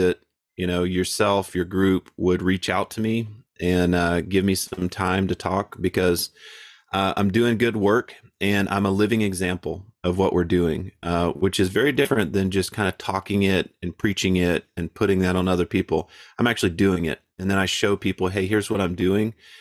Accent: South Carolina, United States; also born or lived in Kansas; I'm from South Carolina, born in Kansas, raised in South Carolina.

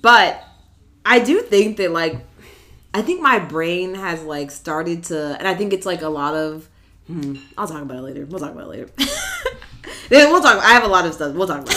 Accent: Mississippi, United States; It's like, no, I'm from Mississippi.

